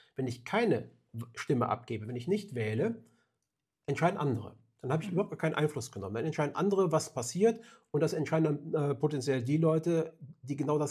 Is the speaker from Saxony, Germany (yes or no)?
no; Nümbrecht, North Rhine-Westphalia, Germany; Wir sind Nümbrechter, wir kommen aus der Umgebung und können auch direkt angesprochen werden.